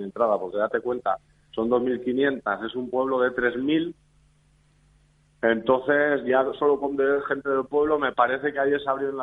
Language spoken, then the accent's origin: Spanish; Utrillas, Aragon, Spain; Yo, por ejemplo, soy del pueblo de Utrillas.